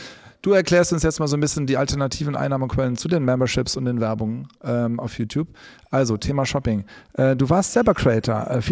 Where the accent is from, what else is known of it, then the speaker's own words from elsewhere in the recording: Cologne, North Rhine-Westphalia, Germany; Heute melden wir uns aus Köln, aus Gölle. Das ist meine alte Heimat übrigens.